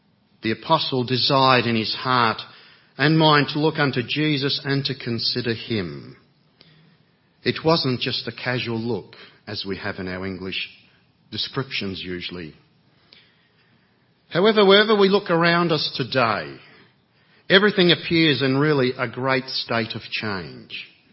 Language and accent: English; Australia; I come from Australia, and good morning, brethren.